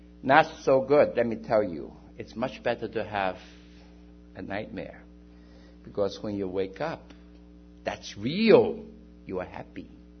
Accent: China; English is a second language; Looking at driver's license is not going to solve the problem because we came from China and they don't have English names there.

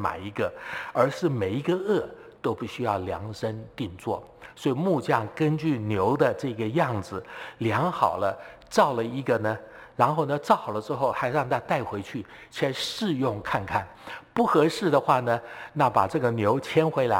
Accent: southern Taiwan, Taiwan; 我在台湾南部的乡下长大，那以前常常看到有一些这个水牛就拖着这个车子

